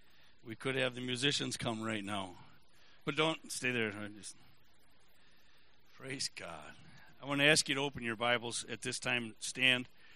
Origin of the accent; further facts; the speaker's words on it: Menasha, Wisconsin, United States; I grew up in Menasha, Wisconsin. I had a friend that lived down the street, and they had three apple trees in their backyard